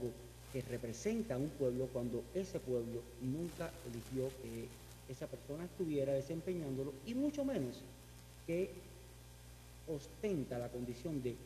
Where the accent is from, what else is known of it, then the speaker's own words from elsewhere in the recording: Cuba; nacimos en una tierra que muchos no vivimos otra cosa que no haya sido esta mal llamada, para mí, revolución cubana.